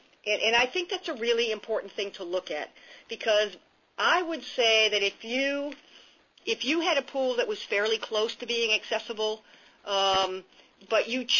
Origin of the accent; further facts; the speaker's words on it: New Hampshire, United States; Where I grew up in New Hampshire, we had neighborhood pools that the city offered.